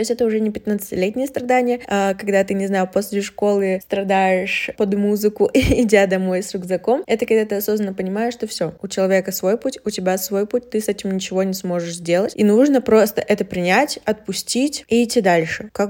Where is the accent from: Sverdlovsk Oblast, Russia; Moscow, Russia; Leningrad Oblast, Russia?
Sverdlovsk Oblast, Russia; Yekaterinburg; мне 21, и я из Екатеринбурга.